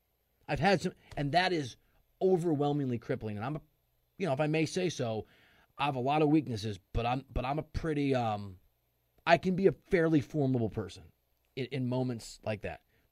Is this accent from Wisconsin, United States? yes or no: no; Dubuque, Iowa, United States; Like, you know, I'm from Dubuque, Iowa, right? Not a huge town